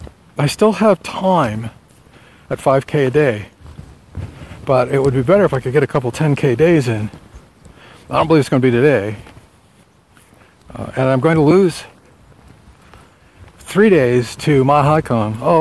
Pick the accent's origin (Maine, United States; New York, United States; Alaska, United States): Maine, United States; Windham; moved away; a friend back home, back in Maine, that the captain of the El Faros from my hometown, back in Windham